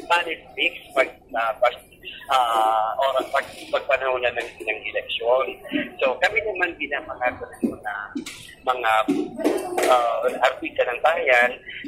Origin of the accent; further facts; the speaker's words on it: Sorsogon, Bicol Region, Philippines; talagang pinapapong talaga po dito yung turismo sa Bicol, at most especially dito sa amin sa Sorsogon